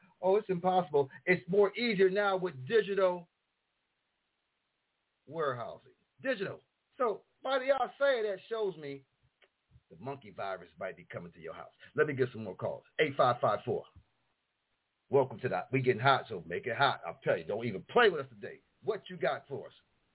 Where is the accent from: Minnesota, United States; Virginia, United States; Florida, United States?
Florida, United States; also born or lived in New York; I'm from Florida, via New York State, of course.